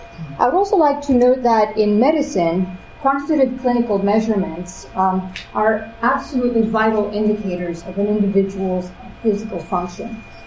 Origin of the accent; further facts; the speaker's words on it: Transylvania, Romania; moved away; because I'm originally from Transylvania. So for the people who don't know me